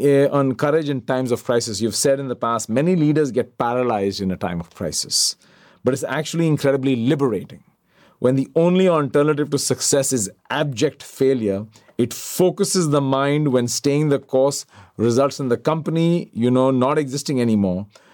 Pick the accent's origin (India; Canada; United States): India; As an Indian, I like that metaphor.